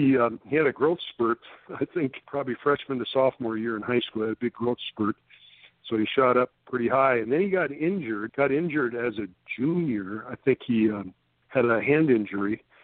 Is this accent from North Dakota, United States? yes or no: yes; North Dakota, United States; I'm from North Dakota, so I'm originally from the state